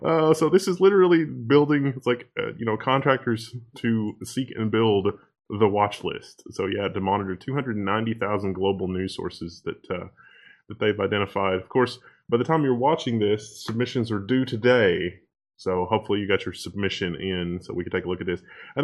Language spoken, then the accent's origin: English; United States; To make a long story short, as an American, I don't think that anybody in this space is behaving innocently.